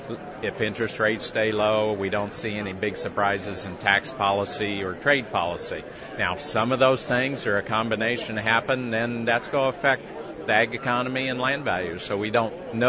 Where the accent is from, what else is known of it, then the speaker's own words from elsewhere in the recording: Quincy, Illinois, United States; I was originally from the Quincy area and grew up and farmed there for many years